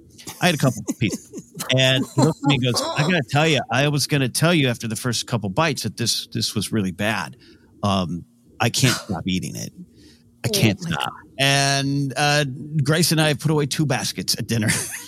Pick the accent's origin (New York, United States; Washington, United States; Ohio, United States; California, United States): California, United States; Pismo Beach; My hometown area, Pismo Beach, famous for clams. When I first moved there, you could still legally clam on the beach.